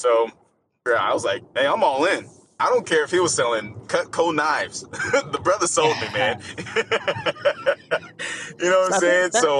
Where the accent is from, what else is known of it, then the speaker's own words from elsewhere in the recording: Whidbey Island, Washington, United States; also born or lived in California; But I was actually born in California. And raised in Whidbey Island. So we moved up from California to Washington State via military.